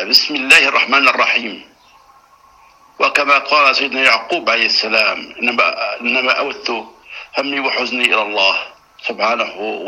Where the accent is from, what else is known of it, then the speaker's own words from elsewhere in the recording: Jordan; هنا عندنا في الأردن في طب الأسرة